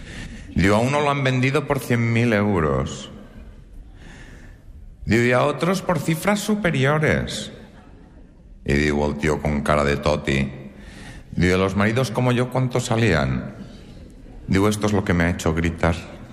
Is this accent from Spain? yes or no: yes; Catalonia, Spain; que somos catalanes, lo contamos mucho, cada segundo cuenta.